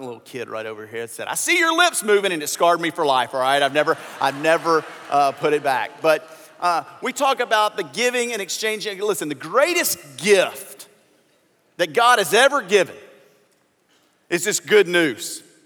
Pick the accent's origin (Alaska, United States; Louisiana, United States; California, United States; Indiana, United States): Louisiana, United States; Now, I've told you before that I grew up in Louisiana, went to school in Arkansas, and my family's from Mississippi, okay?